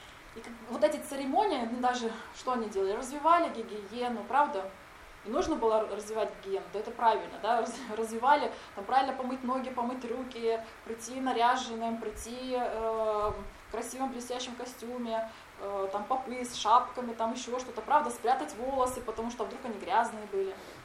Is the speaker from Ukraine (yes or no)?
no; Tatarstan, Russia; я выросла в Татарстане